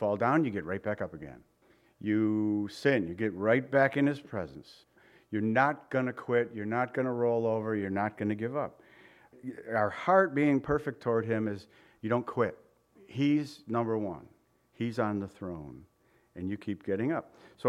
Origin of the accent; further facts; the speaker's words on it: United States; I'm an American in Canada doing a Seder as a Messianic Gentile who wished he was Jewish.